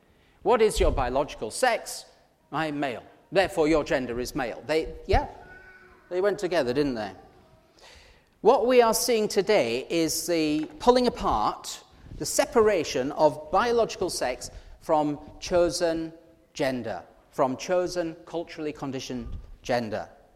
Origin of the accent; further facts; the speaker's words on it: United Kingdom; Because he's American and we're British for a start.